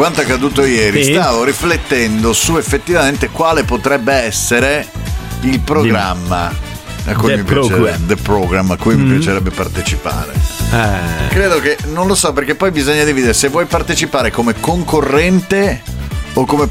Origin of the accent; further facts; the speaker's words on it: Udine, Friuli-Venezia Giulia, Italy; essendo nato a Udine e cresciuto